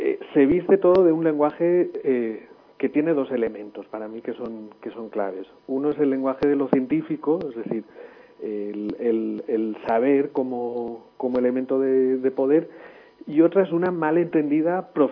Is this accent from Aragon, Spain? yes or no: no; Valencian Community, Spain; also born or lived in Andalusia; yo soy hijo de migrantes andaluces en el País Valenciano, nací en Andalucía todavía